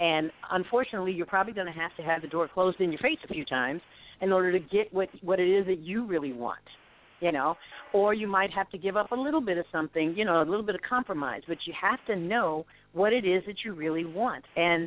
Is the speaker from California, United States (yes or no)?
yes; California, United States; No, we grew up in California. Well, I was born in California